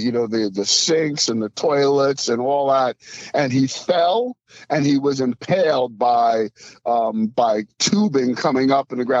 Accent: New York City, New York, United States; I grew up in New York City, so I grew up on the Italian side of town, so here I am, a black dude.

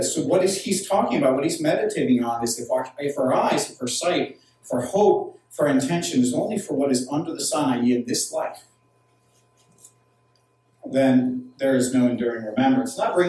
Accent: Edinburgh, Scotland, United Kingdom; She came from my hometown of Edinburgh

